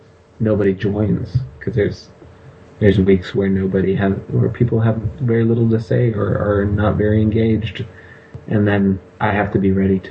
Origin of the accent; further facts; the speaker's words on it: Oaxaca, Mexico; moved away as an adult; also born or lived in Mexico City; I was born in Mexico City, and I lived in Oaxaca, Mexico until I was 18.